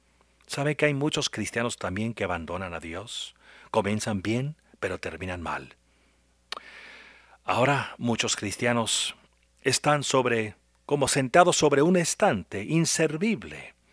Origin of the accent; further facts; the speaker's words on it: Illinois, United States; born there; senador del estado de Illinois, donde yo nací